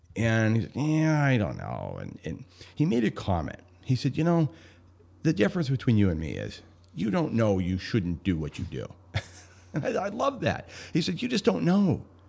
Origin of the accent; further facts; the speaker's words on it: Homer, Alaska, United States; We grew up in Homer.